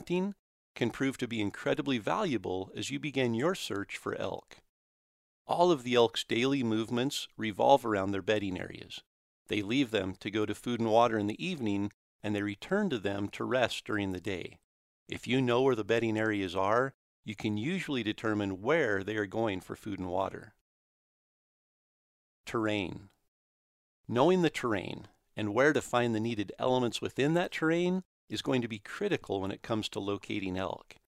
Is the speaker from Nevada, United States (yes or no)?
no; Idaho, United States; I remember my first experience hunting outside the familiar elk country of my home state of Idaho.